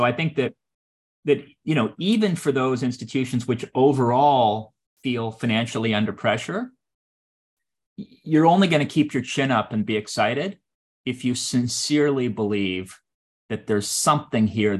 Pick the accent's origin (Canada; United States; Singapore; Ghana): Canada; I grew up in Canada